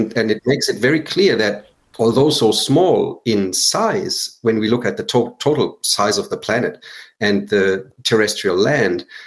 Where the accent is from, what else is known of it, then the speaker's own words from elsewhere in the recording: Germany; I'm just saying that because I am from Germany. I know roughly how big Germany feels.